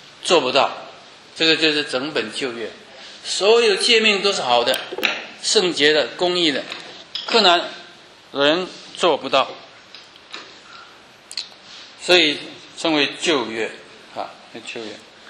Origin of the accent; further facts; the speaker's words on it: China; now in United States; 就像我们中国人来到美国，我们是寄居啊。